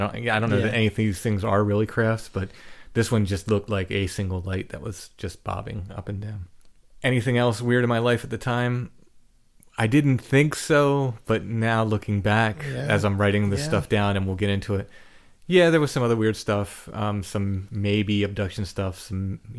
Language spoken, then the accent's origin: English; Maryland, United States; The farm I grew up on in Maryland, northern Maryland.